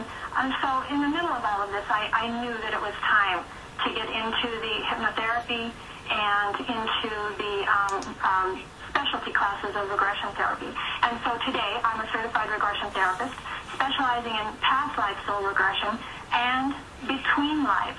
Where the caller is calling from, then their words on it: Colorado, United States; Just outside of Denver, a suburb of Denver.